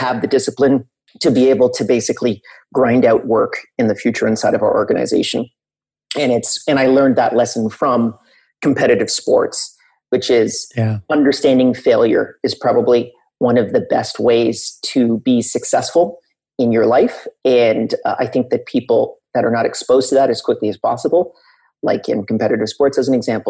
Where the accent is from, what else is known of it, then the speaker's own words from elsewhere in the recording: Canada; I am originally Canadian, and I am actually still Canadian, although I travel quite a bit. I probably spend about 6 months in Canada and 6 months abroad on average. Like I'm currently in Florida. I've been here for the past week